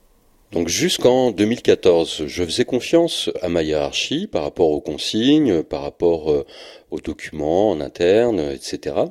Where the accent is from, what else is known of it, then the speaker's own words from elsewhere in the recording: Pays de la Loire, France; now in Rennes, France; j'ai 43 ans, j'habite à Rennes, dans un quartier populaire de Rennes. Alors je suis né à Cholet, et j'ai grandi dans une petite commune de Vendée.